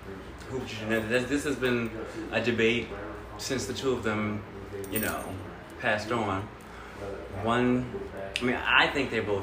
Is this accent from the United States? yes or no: yes; District of Columbia, United States; Yes, yes, yes, my hometown.